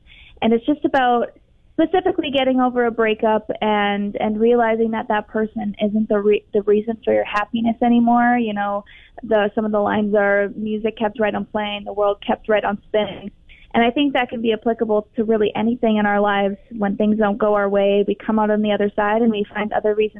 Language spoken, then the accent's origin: English; Lloydminster, Canada; And I filmed this one in Lloydminster, my hometown, with my band